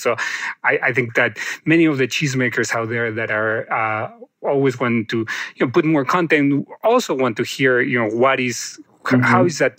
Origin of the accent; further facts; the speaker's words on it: Chile; first language Spanish; English is a second language; my first language is Spanish. But because mm-hmm. I grew up in I came of age in Chile in a very different time, I felt like I needed to be speaking in English.